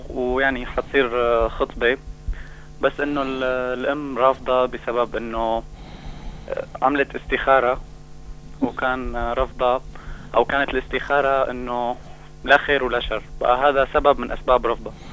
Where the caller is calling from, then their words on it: Damascus, Damascus Governorate, Syria; من الشام.